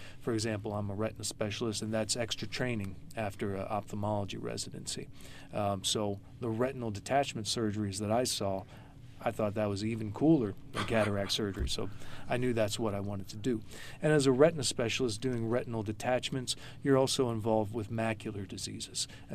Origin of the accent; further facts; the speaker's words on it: Pittsburgh, Pennsylvania, United States; Sure. Well, I'm originally from Pittsburgh. So I did all my training in Pittsburgh except for my retina training, and that was in Memphis.